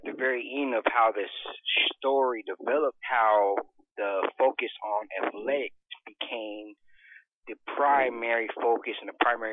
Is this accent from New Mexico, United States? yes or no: no; Los Angeles, California, United States; I'm from LA.